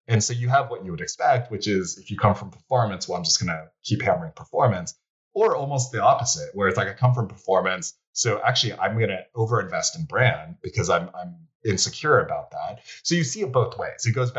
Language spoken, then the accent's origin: English; United States; And I say this as an American, we love to win and we love to dominate, and we don't innovate until we have to.